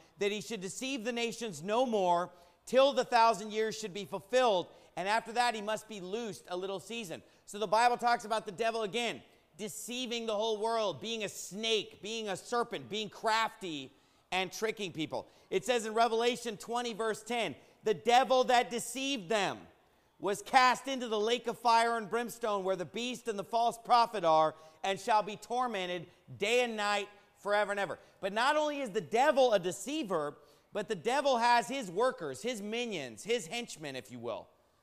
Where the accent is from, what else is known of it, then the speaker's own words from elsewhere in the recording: Arizona, United States; I'm from Arizona in the United States of America.